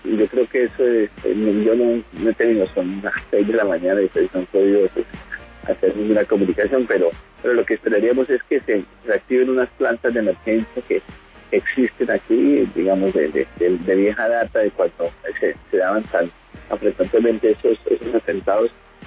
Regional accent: Santander, Colombia; yo soy del Magdalena Medio Santanderiano, propiamente de la Recta Bermeja, allá hemos vivido los procesos de paz, han ayudado mucho al territorio a pensarse.

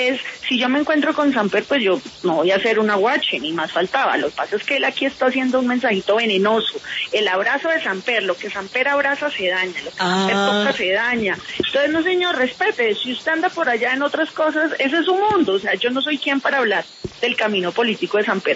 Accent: Colombia; somos colombianos.

